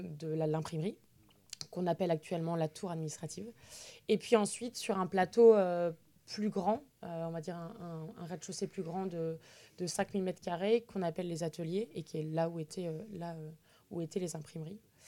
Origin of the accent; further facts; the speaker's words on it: Centre-Val de Loire, France; je suis un pur produit de la Touraine, je suis née en Touraine, j'ai grandi en Touraine et j'ai fait toutes mes études ici